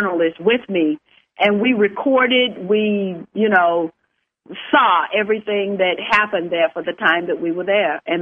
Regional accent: the South, United States; because I'm a Southerner, and I understand the posse comitatus.

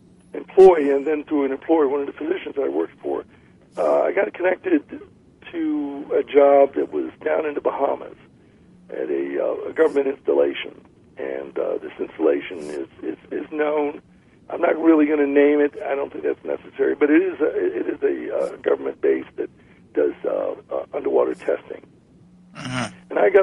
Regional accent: Washington, District of Columbia, United States; I'm Italian Welsh descent. I come from the Washington area, Washington D.C. area. I was raised there, and my family have a background in government service, civil service, and everything.

